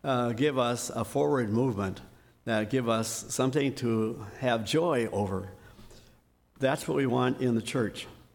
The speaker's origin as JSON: {"language": "English", "town": "San Diego", "region": "California", "country": "United States", "said": "Well, I said, I'm from California too, and it was true. I was born in San Diego."}